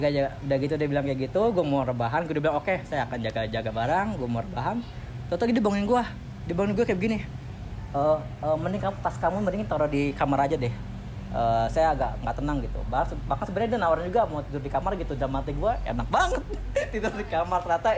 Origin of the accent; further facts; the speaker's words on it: Jakarta, Indonesia; saya dari Palembang tadi naik travel ke Bengkulu. Kalau asalnya saya dari Jakarta gitu.